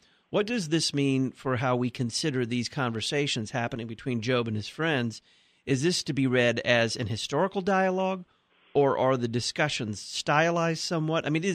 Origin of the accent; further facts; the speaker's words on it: Texas, United States; This one comes from Darren in Garland, Texas, my home state.